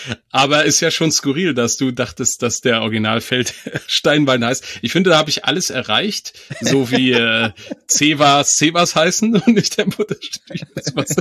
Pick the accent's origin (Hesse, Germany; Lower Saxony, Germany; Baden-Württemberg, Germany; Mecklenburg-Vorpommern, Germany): Mecklenburg-Vorpommern, Germany; ich komme ja aus Mecklenburg